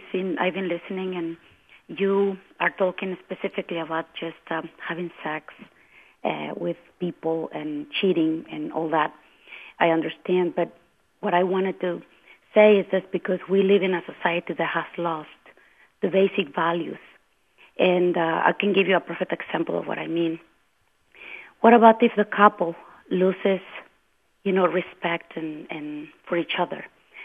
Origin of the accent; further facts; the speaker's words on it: Mexico; English is a second language; I'm sorry because I am from Mexico, so I'm trying to translate here.